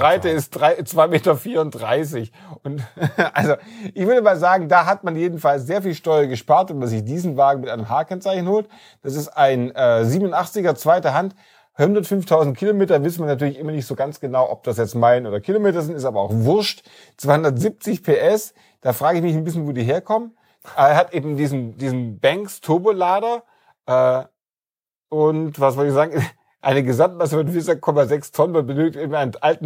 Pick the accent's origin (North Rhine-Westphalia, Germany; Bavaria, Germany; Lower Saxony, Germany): Bavaria, Germany; Nuremberg; Ich komme aus Nürnberg.